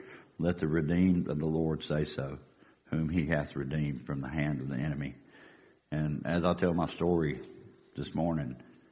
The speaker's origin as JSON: {"language": "English", "town": "Birmingham", "region": "Alabama", "country": "United States", "tie": "born there", "said": "I was born in Birmingham, Alabama."}